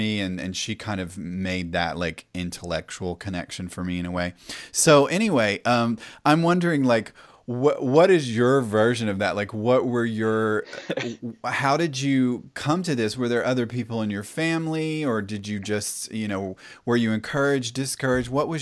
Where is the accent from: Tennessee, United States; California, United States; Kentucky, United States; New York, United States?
Tennessee, United States; Knoxville; So for the most part, I grew up in Knoxville, Tennessee. So, you know, a decent sized city, suburbia.